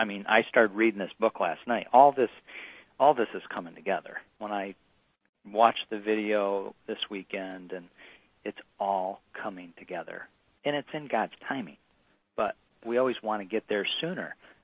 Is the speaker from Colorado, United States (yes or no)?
no; Kalamazoo, Michigan, United States; I grew up in Kalamazoo. I went to Western Michigan.